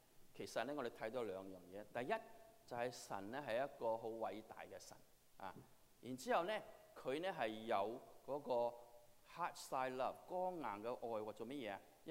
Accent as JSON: {"language": "Chinese", "country": "China", "said": "在我们中国人来说呢，我们的文化就是说爸爸呢是做严父"}